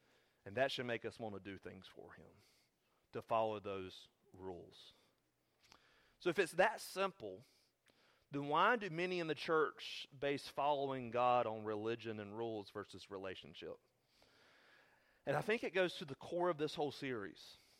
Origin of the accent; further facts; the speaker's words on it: United States; I grew up in church. I grew up in Randolph County. I grew up in church culture.